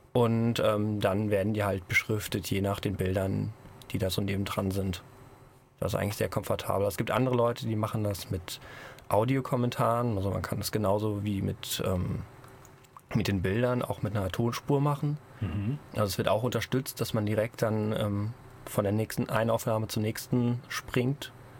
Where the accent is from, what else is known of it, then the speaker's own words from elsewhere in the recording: Ingelheim, Rhineland-Palatinate, Germany; Also ich komme aus Ingelheim und da habe ich schon ein bisschen was gemappt.